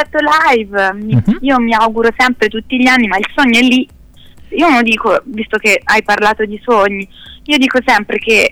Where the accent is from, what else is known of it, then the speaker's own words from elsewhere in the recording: Switzerland; born there; sono nata in Svizzera, e quindi ho negli occhi veramente, ecco, il profumo e il respiro di queste vallate